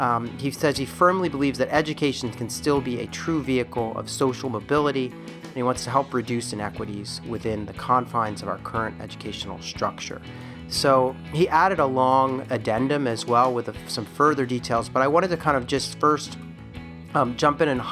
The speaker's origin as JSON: {"language": "English", "town": "Philadelphia", "region": "Pennsylvania", "country": "United States", "said": "I'm from Philadelphia, so I'm a Philadelphia Phillies fan."}